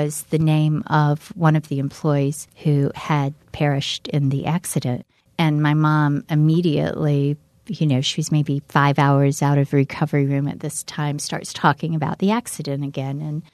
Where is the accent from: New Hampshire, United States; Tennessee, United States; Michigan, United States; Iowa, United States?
Tennessee, United States; now in Wisconsin, United States; though I've lived in Wisconsin for almost 16 years now, if you ask me where I'm from, I'll still say I'm from East Tennessee. Not even from Tennessee, East Tennessee.